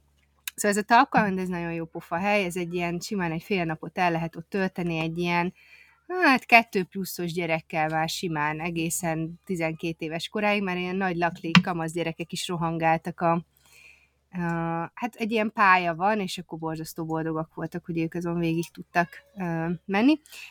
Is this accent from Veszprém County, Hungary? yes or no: yes; Mencshely, Veszprém County, Hungary; Nem, Mencshely, ami egyébként Helvéciának a testvér települése, ahonnan eredetileg hát származom.